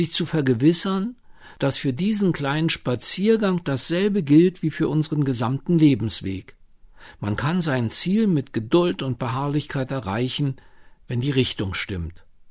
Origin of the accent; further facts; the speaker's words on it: Rosengarten, Brandenburg, Germany; gibt es in Rosengarten, meinem Heimatdorf, einen Garten